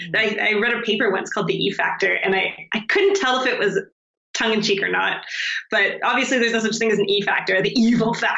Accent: Canada; now in London, United Kingdom; I'm from Canada.

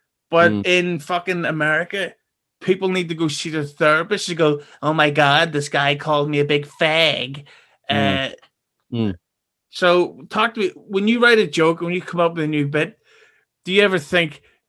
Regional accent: Belfast, Northern Ireland, United Kingdom; I'm from Belfast

